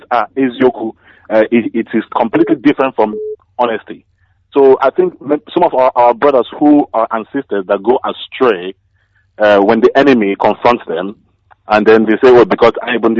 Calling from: Sussex, South East England, United Kingdom; I'm calling from Sussex in England.

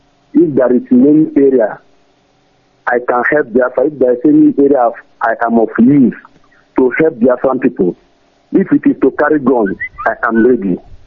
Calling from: Togo; from Obolafo. In any way, I'm calling from Togo.

